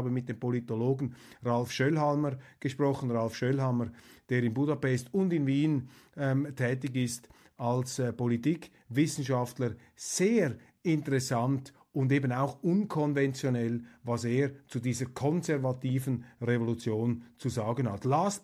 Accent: Switzerland; Und als Schweizer sage ich Ihnen, bin ich ein glühender Vertreter und auch ein glühender Verteidiger von unserem Europa.

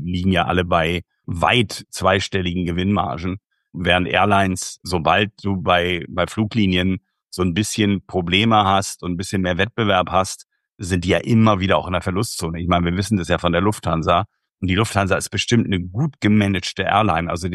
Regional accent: Bremen, Germany; Ja, ich bin ja Bremer

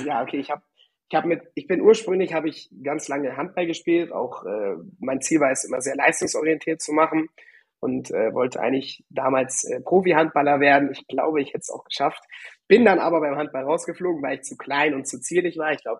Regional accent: Hamburg, Germany; now in Frankfurt, Germany; ich bin eigentlich aus Hamburg, also schöne Norddeutscher, ne? Bin dann nach Frankfurt gezogen

